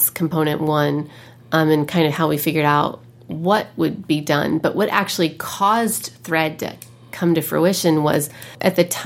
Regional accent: Indiana, United States; And where I grew up in Indiana, that wasn't your traditional high school gossip.

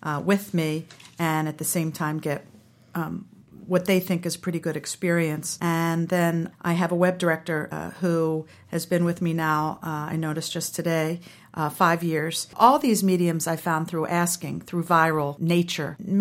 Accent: Baltimore, Maryland, United States; I'm a fourth generation Baltimorean on one side and first generation Baltimorean on another.

